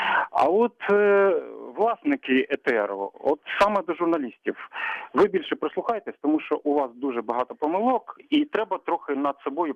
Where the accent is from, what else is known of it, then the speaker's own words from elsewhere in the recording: Lubny, Poltava Oblast, Ukraine; місто Лубни.